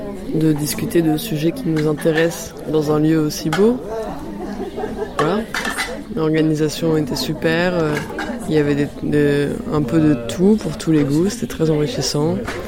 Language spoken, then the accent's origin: French; Toulouse, Occitanie, France; De Toulouse.